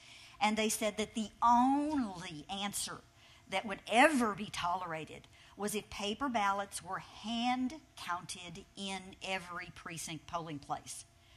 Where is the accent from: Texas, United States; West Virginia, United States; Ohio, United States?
Texas, United States; Austin; Well, did I mention how proud I am to be from Austin, Texas? I'm an Austinite